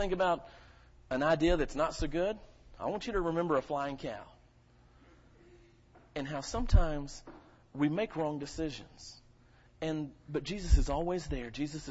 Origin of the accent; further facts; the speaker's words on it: the South, United States; And growing up in the South, you hear so much about Southern hospitality, right?